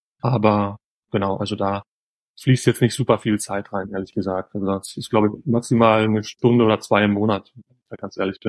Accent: Dorsten, North Rhine-Westphalia, Germany; now in Essen, Germany; vor allen Dingen halt in Dorsten, in meiner Heimatstadt und hier in Essen.

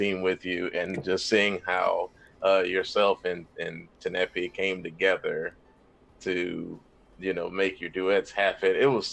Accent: Jacksonville, Florida, United States; also born or lived in North Carolina / Pompano Beach; like I said, I'm from Jacksonville, Florida. Grew up here most of my life. I lived in North Carolina a little bit in my super, like I'm 2, 3 years old, very briefly, kind of back to Jacksonville.

